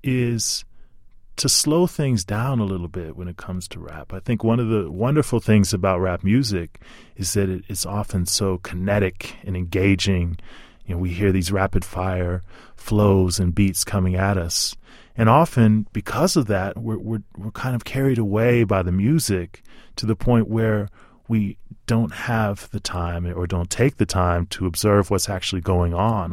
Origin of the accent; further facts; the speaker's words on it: Salt Lake City, Utah, United States; I grew up in Salt Lake City, Utah. Again, probably one of the least hip-hop places imaginable.